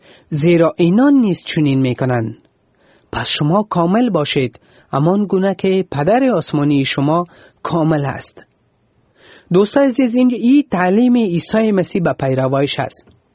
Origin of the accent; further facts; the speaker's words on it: Afghanistan; خودم از افغانستان هستم